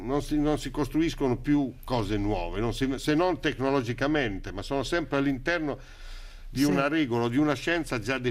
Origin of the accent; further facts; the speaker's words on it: Urbino, Marche, Italy; delle mie parti intorno a Urbino